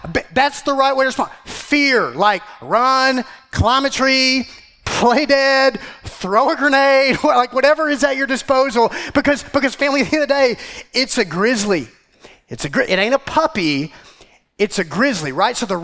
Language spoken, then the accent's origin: English; Georgia, United States; I got my family here, and we're from Georgia, and we've heard amazing things about this trail